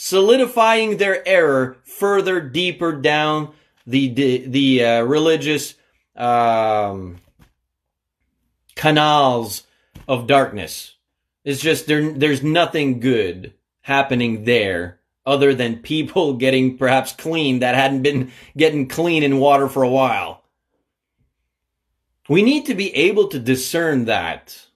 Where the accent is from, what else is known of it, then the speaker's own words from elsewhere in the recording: New Brunswick, Canada; as one who has been born and raised in New Brunswick, Canada.